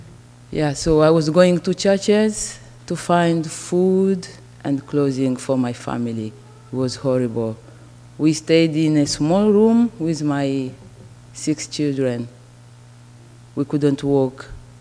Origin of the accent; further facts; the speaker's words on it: DR Congo; English is a second language; I am from the Congo and the co-founder of Women's Refugee Care. I'm sorry, I speak more than 5 languages